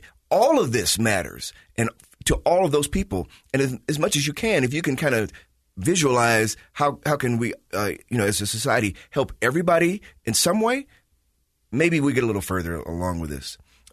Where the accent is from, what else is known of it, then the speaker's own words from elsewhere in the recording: Chicago, Illinois, United States; You know, I come from Chicago, right? When I grew up, you didn't have to own a car.